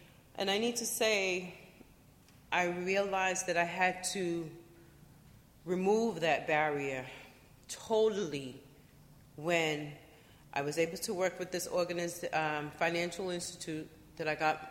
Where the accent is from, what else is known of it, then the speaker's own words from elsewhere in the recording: Boston, Massachusetts, United States; I grew up in Boston for many years.